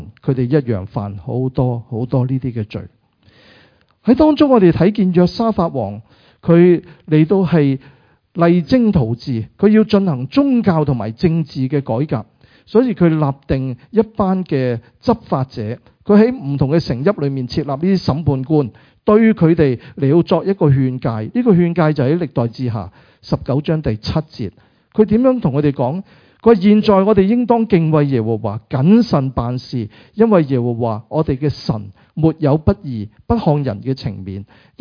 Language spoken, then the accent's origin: Cantonese; Guangdong, China; 我们广东人